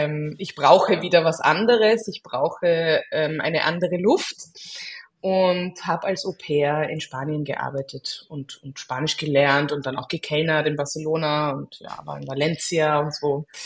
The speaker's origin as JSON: {"language": "German", "country": "Hong Kong", "tie": "born or raised there", "also_born_or_lived": "Austria", "said": "Hongkong war für mich eigentlich meine Heimat, also im Sinne von, dort habe ich mich zu Hause gefühlt. Ich war 2 Jahre alt, als wir dorthin gezogen sind."}